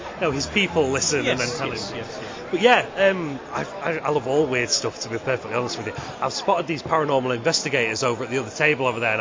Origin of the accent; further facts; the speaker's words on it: Doncaster, Yorkshire and the Humber, United Kingdom; So I'm from Doncaster, so it's not too far, really.